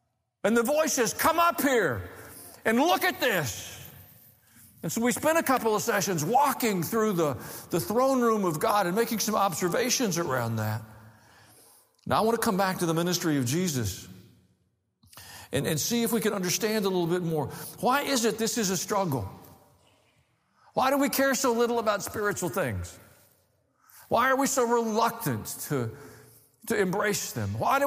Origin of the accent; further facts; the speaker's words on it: the South, United States; Now, I grew up in the South.